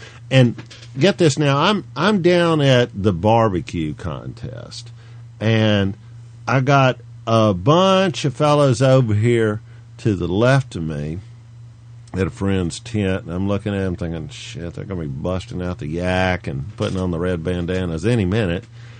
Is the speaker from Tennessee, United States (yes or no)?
yes; Tennessee, United States; I'm from Tennessee to boot.